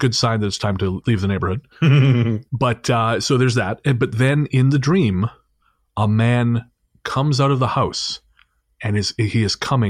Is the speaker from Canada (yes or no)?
yes; Revelstoke, British Columbia, Canada; growing up in Revelstoke. Of course, the hometown.